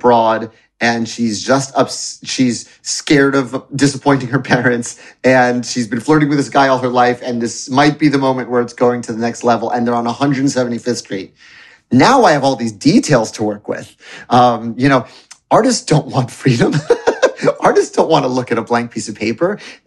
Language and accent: English; New York City, New York, United States; I was born in Roosevelt Hospital in New York City. January 16th, 1980. We lived in NYU graduate housing because my parents were both still in grad school when I was born. And then we moved up to Inwood, just north of Washington Heights, when I was like 2 years old.